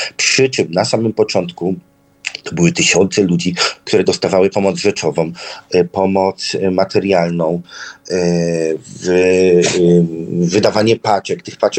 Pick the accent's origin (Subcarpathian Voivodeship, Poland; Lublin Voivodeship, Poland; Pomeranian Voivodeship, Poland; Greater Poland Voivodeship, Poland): Pomeranian Voivodeship, Poland; No, u nas na Kaszubach ludzie nie zawiedli.